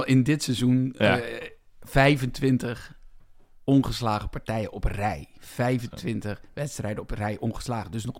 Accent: Heemskerk, North Holland, Netherlands; Maar ja, ik kom uit Heemskerk.

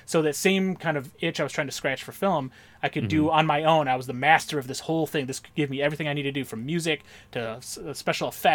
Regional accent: Michigan, United States; And all the time, I was growing up in Michigan, and out there, a lot of, even in schools, there was a lot of, I don't know how to describe it.

